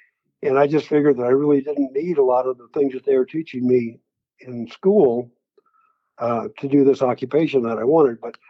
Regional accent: San Diego, California, United States; also born or lived in Tulsa; I was born in Tulsa, Oklahoma. My folks were from there, obviously. And then we moved from Oklahoma when I was only about 5 years old or thereabouts to San Diego. And then I was raised around San Diego, El Cajon and La Mesa

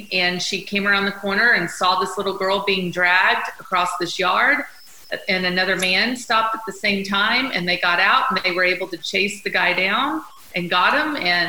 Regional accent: Sherman, Texas, United States; I'm a Texas girl. I was brought up in Sherman, Texas, for the most part. One of four. And you know, brought up Catholic.

